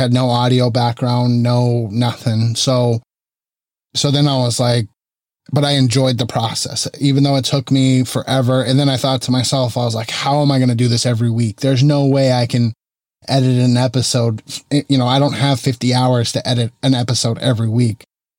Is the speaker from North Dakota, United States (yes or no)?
no; Arizona, United States; now in California, United States; Not originally from California. I moved here in 2012, and I'm originally from Arizona.